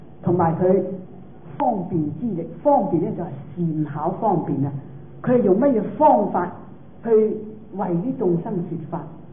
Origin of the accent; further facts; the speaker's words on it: Guangdong, China; 唔係好似我哋廣東人講咧，講大話咧叫做，即係講方話咧就叫做講大話咁啊。